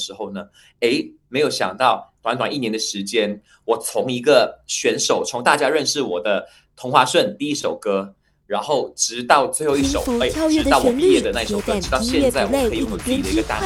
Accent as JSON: {"language": "Chinese", "region": "Penang", "country": "Malaysia", "said": "我刚刚去香港的时候，可能我就不太喜欢讲广东话，因为我是槟城人嘛，槟城人都是讲 Hokkien 的话。"}